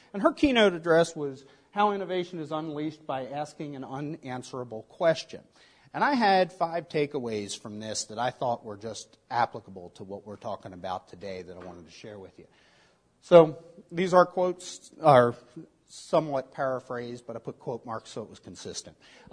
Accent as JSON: {"language": "English", "town": "Baltimore", "region": "Maryland", "country": "United States", "tie": "born or raised there", "said": "a 17-year-old from my hometown of Baltimore."}